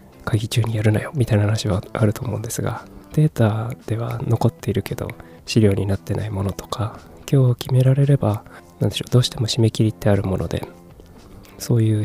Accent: Kumamoto, Japan; also born or lived in Tokyo; 東京で働いていて、仕事を辞めて地元の熊本に帰ってきた僕ですね、36歳無職の僕がですね

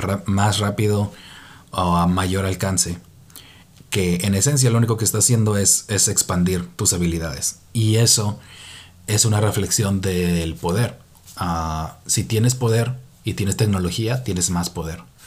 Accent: Tijuana, Baja California, Mexico; now in San Francisco, United States; Yo soy de Tijuana, como lo he mencionado antes, y yo crecí en México. Ahora tengo la fortuna y la maldición de vivir aquí en Estados Unidos, en la Bahía de San Francisco, en el corazón de Silicon Valley

